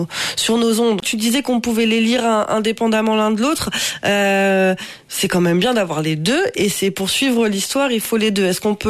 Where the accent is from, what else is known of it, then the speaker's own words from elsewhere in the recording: Algarve, Portugal; Alors moi je suis de l'Algarve, on peut le dire même à l'antenne.